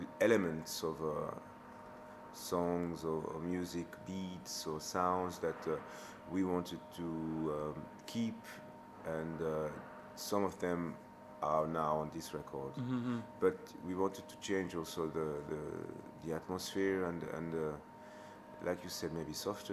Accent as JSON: {"language": "English", "region": "Geneva", "country": "Switzerland", "tie": "born or raised there", "said": "And there's so many empty spaces, especially in my hometown, Geneva."}